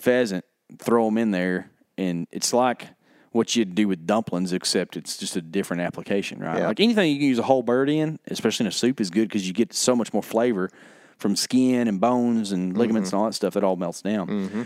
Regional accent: Texas, United States; like we are white boys from Northeast Texas, but like the Mexican

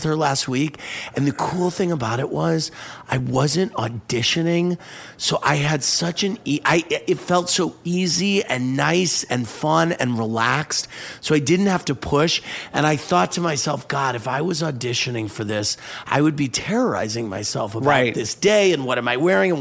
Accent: St. Louis, Missouri, United States; I'm from St. Louis.

